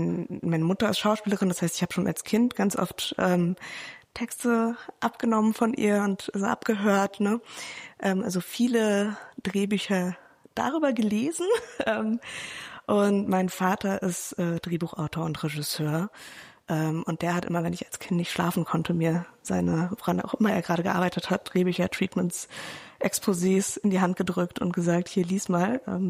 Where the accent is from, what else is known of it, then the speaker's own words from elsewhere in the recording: Berlin, Germany; Ich komme aus Berlin.